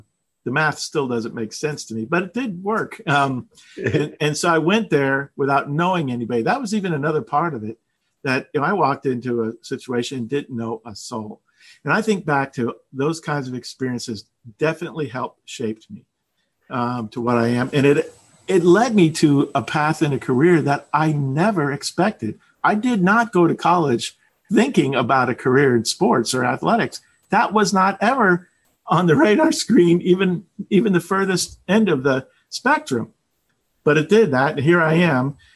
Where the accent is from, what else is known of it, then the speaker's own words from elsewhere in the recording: Florida, United States; I grew up in South Florida.